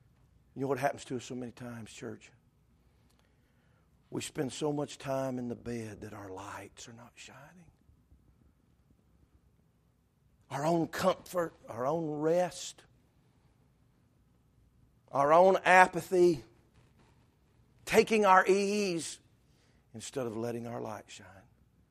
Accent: the South, United States; Come on, we're from the South here. We know what bushel baskets are, don't we?

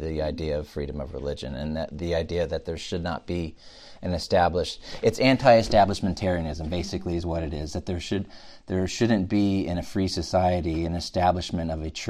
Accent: United States; It's my opinion as a man living in this day, age, and time, and particularly being an American, I do appreciate religious liberty.

